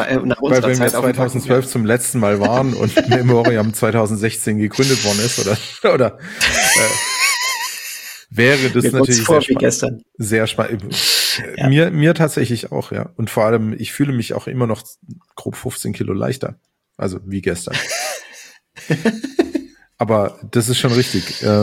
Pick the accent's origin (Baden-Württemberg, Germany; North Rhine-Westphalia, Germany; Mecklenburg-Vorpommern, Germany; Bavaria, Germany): Baden-Württemberg, Germany; Karlsruhe; aus meiner Heimat Karlsruhe